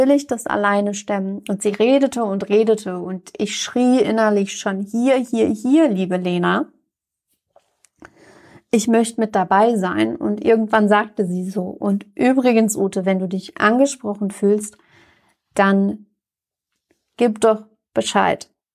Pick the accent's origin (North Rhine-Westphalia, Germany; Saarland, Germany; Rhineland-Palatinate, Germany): Rhineland-Palatinate, Germany; Mainz; in meiner Heimatstadt in Mainz